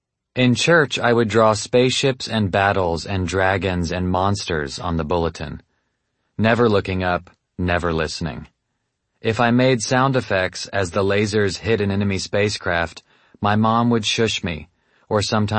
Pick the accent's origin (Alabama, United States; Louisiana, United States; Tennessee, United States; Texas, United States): Tennessee, United States; Nashville; I grew up in Nashville, Tennessee, a place with almost more churches than houses.